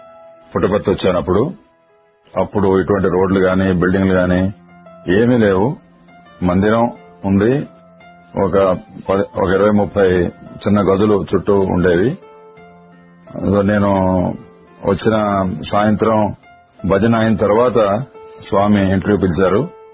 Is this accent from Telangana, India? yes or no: no; Andhra Pradesh, India; మాది శ్రీకాకుళం జిల్లా.